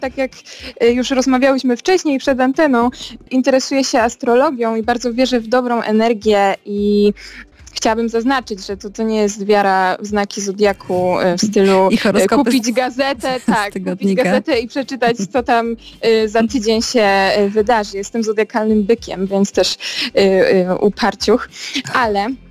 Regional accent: Tychy, Silesian Voivodeship, Poland; jestem ze Śląska, więc tam do ogniska muzycznego w Tychach

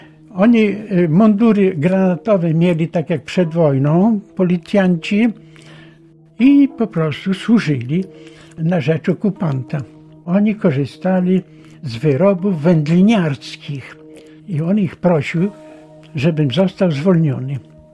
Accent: Lublin Voivodeship, Poland; Urodziłem się w Siednim Łanie i tam parę lat mieszkałem. Później przenieśliśmy się do Bukowy Wielkiej, to jest parę kilometrów na wschód od Siedniego Łanu.

